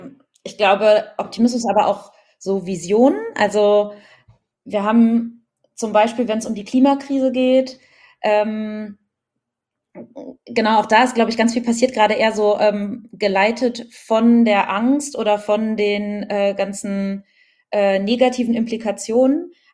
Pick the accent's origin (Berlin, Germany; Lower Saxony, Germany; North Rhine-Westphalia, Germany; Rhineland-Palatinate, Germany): Berlin, Germany; ich bin ja Berlinerin